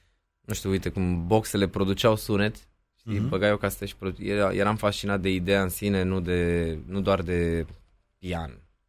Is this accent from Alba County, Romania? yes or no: yes; Alba County, Romania; now in Bucharest, Romania; eram doar unul din Alba care era obsedat cu muzica lui